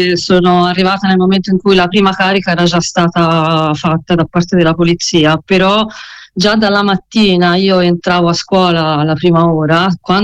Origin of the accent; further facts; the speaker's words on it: Pisa, Tuscany, Italy; born there; in tanti anni che vivo a Pisa, sono nata a Pisa